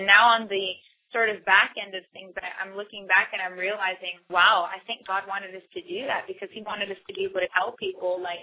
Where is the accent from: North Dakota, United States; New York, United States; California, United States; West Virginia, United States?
California, United States; now in Nashville, United States; I can honestly say growing up in Southern California, my brother, who is 20 years old, is not fazed when he sees a girl in a bikini because it's everywhere.